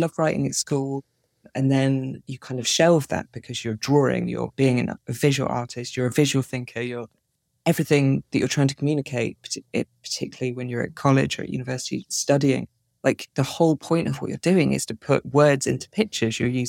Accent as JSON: {"language": "English", "town": "Plymouth", "region": "South West England", "country": "United Kingdom", "tie": "born or raised there", "said": "although I grew up in Plymouth, which is like more of a city. And she moves to London and I moved to Edinburgh to study."}